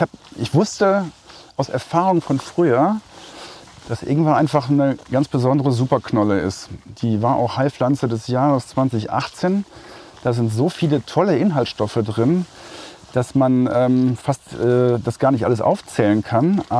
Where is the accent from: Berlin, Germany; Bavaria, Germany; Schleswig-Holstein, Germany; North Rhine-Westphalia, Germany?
North Rhine-Westphalia, Germany; Cologne; born there; das Sauerland ist natürlich ein Stück Heimat für mich, weil ich bin in Köln geboren. Wir hatten ein Wochenendhaus im Bergischen auf dem Weg zum Sauerland.